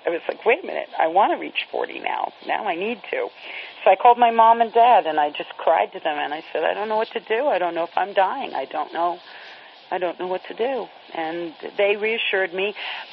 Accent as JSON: {"language": "English", "region": "New York", "country": "United States", "tie": "born or raised there", "also_born_or_lived": "Florida, United States", "said": "they're in New York and in Florida, places I've lived and where I grew up in New York."}